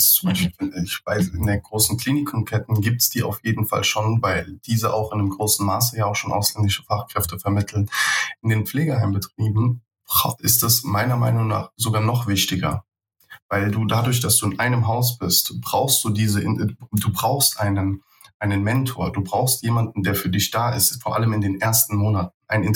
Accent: Germany; born there; ich bin in Deutschland geboren.

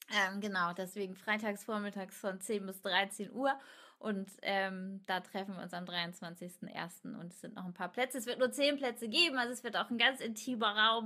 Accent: Kutenholz, Lower Saxony, Germany; Ich komme ja aus Kutenholz. Ich bin ja aus dem Landkreis Stade quasi.

